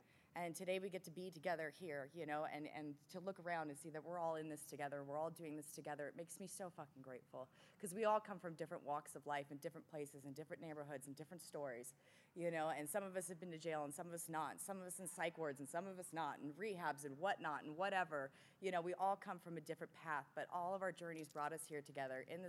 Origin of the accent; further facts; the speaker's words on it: Los Angeles, California, United States; moved away; And I grew up in L.A. I'm from California. I moved out here in just October of last year.